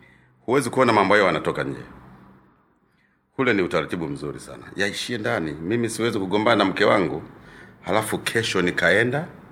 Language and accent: Swahili; Kasulu, Kigoma, Tanzania; born there; also born or lived in Shinyanga; Kule Kasulu, mjini pale, ndipo nilipozaliwa mimi. Na wilaya hiyo ya Kasulu, mkoa wa Kigoma. Kwa hiyo baada ya masomo ya primary na secondary, Shinyanga